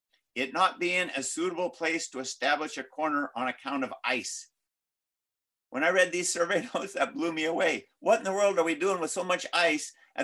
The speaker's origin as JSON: {"language": "English", "town": "Clam Gulch", "region": "Alaska", "country": "United States", "tie": "born or raised there", "also_born_or_lived": "Seldovia / Homer", "said": "I was born in Seldovia. I lived 4 years in Homer, and then my parents homesteaded in Clam Gulch in 1959, and I've been here ever since."}